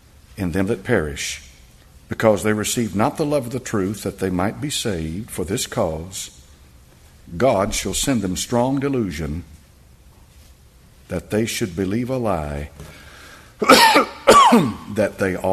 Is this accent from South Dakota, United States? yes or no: no; Tennessee, United States; born there; I was born in Knox County, Tennessee, September the 17th, 1946. The buckle of the Bible Belt.